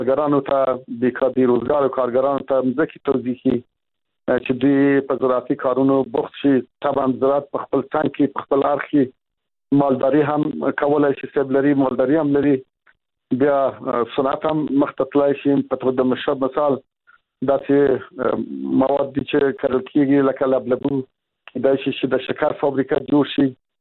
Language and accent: Pashto; Afghanistan; زه خو په دې هیواد کې لوی شوی یم. صاحب د ژوند په افغانستان کې تیر کړی دی.